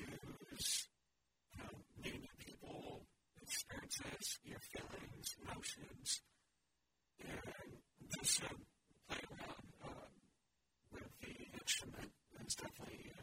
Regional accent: Tokyo, Japan; now in Hawaii, United States; after moving out to Hawaii, because it's the environment is so different from where I grew up in Tokyo.

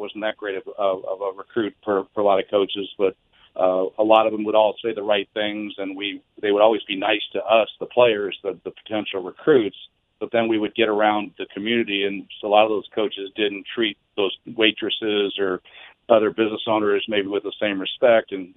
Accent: Pasadena, California, United States; And one of my personal goals was to go back to my hometown in Pasadena and be a Rose Bowl quarterback.

